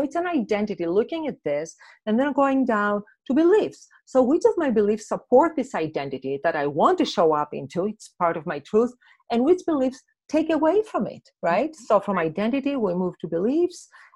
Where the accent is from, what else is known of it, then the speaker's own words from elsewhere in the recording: Thessaloniki, Central Macedonia, Greece; English is a second language; When I was a child, I was playing in the ancient agora of my hometown of Thessaloniki.